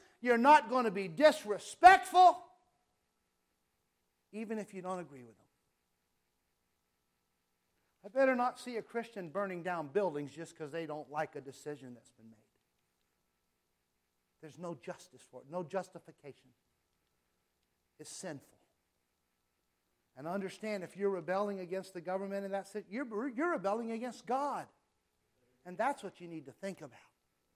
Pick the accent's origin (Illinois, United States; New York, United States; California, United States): California, United States; now in Arizona; And you all know where I'm from, right? I'm from California. You all are in Arizona.